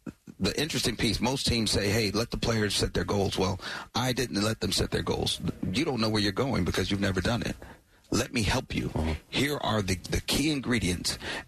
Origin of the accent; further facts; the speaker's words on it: Alabama, United States; No doubt about it. I grew up in Alabama, but my dad has since moved down to Noonan.